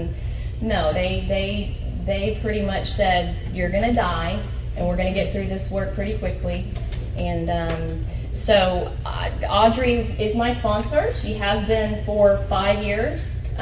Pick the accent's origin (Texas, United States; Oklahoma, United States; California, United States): Texas, United States; Dallas; I'm from Dallas, Texas, and Primary Purpose Group in Dallas is my home group. I've been out here for about 3 years